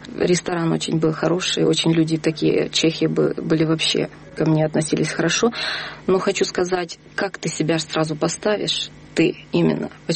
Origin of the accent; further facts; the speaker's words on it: Ukraine; И вот смотрите, вот я с Украины.